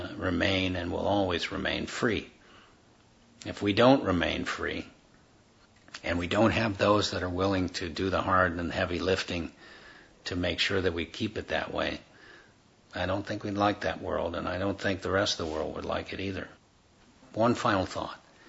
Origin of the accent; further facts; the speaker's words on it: United States; born there; But I was born in the United States. I'm proud of it. I love my country.